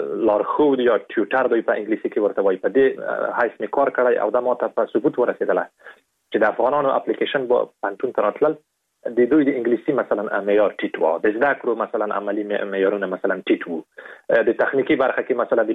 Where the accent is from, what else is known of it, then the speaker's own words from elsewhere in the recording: Afghanistan; په دې باندې مې لیکلي وو چې زه د افغانستان یم